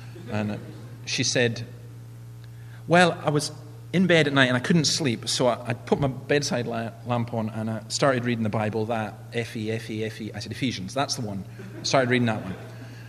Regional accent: Scotland, United Kingdom; We had a girl who became a Christian when I grew up in the Highlands.

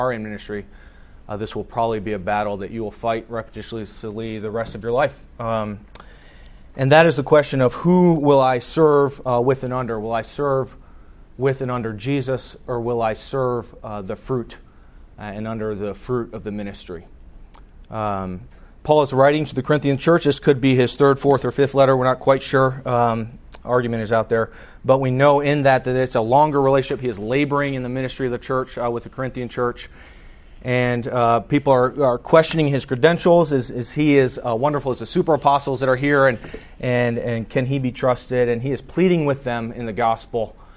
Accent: Maryland, United States; also born or lived in Dallas; I grew up in Howard County here in Maryland and then spent my years in exile in Dallas.

